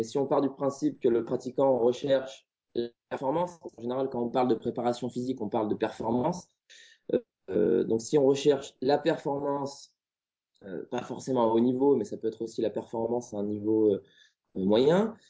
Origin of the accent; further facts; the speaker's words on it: Lyon, Auvergne-Rhône-Alpes, France; je suis lyonnais et je suis coach sportif.